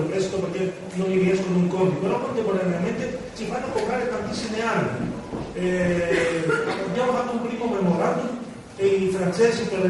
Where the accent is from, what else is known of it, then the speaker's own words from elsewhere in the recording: Greece; e lo dico io come greco, perché praticamente la prima battaglia di questa crisi che viviamo oggi ha cominciato nel mio paese